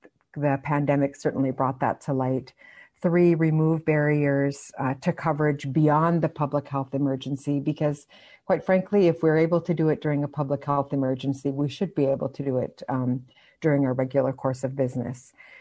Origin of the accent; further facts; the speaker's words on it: Bethel, Alaska, United States; I'm from Bethel, Alaska. My mother's family is from Guiginok, and my father's family is Gusak, or where he's not Yupik and is from Port Orchard, Washington.